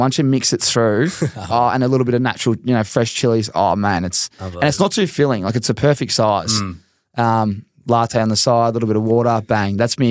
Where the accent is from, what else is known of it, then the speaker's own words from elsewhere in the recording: Castlemaine, Victoria, Australia; I'm just from Castlemaine. I'm not you, mate. I'm a lad.